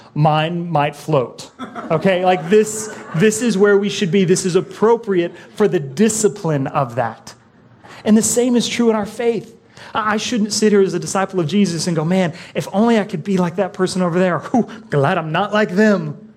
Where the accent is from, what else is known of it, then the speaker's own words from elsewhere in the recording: Amarillo, Texas, United States; I'm a dude from Amarillo, Texas with zero surf culture.